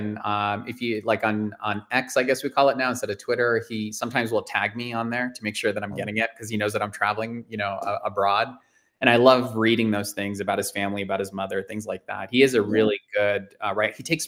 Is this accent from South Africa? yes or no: no; Akron, Ohio, United States; Yeah, so he's in Westlake. I grew up in Akron, Ohio.